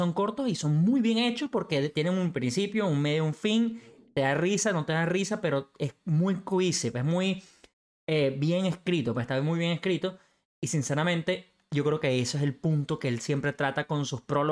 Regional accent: Venezuela; siendo alguien como yo, no americano, pues yo, obviamente yo soy venezolano

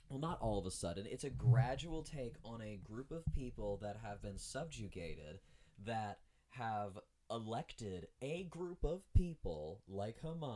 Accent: Virginia, United States; there's a family friend like back in like my hometown of Virginia

